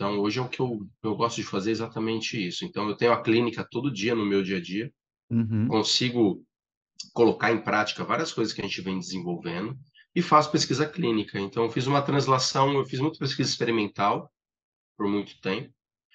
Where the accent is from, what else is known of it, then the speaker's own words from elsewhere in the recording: Catanduva, São Paulo, Brazil; Eu sou de Catanduva, interior de São Paulo, fica próximo a São José do Rio Preto, que é uma cidade maior, então a referência é sempre Rio Preto.